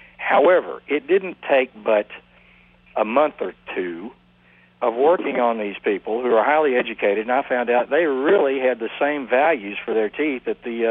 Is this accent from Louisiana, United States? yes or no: no; Huntsville, Texas, United States; Yeah, born and raised in Texas. And I went to high school in Huntsville, Texas, which is an hour north of Houston.